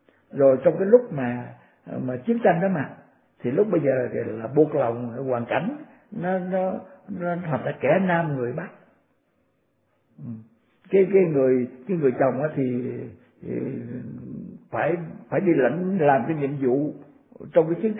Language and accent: Vietnamese; South Vietnam, Vietnam; tôi trước kia, khi mà tôi chưa hồi nhỏ đó, tôi ở miền Nam này